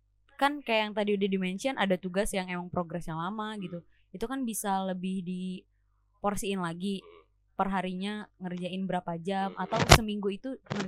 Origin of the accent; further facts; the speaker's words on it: South Jakarta, Jakarta, Indonesia; also born or lived in Medan; tapi gue itu besar di daerah Jakarta Selatan di Kalibata.